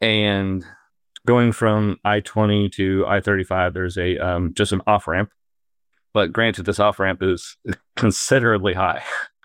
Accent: Denver, Colorado, United States; I grew up in Denver, so I think I have a pretty good idea of driving in the snow and stuff like that.

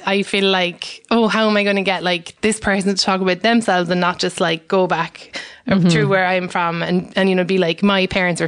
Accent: Ireland; No. I mean, I'm just Irish, but it is European. So maybe that's why.

